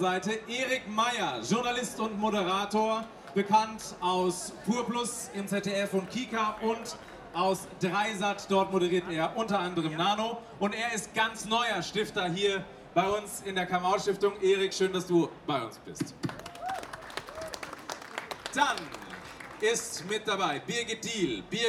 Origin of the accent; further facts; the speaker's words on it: Cologne, North Rhine-Westphalia, Germany; Und ich bin sehr stolz, dass meine Heimatstadt das hier so auf die Beine stellt.